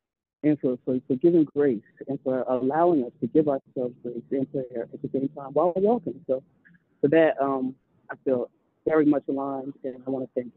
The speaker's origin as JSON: {"language": "English", "town": "Philadelphia", "region": "Pennsylvania", "country": "United States", "said": "I'm from Philadelphia."}